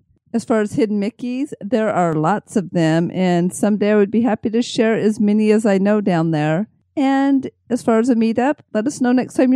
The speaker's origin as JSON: {"language": "English", "town": "Salt Lake City", "region": "Utah", "country": "United States", "tie": "born there", "said": "And I was born in Salt Lake."}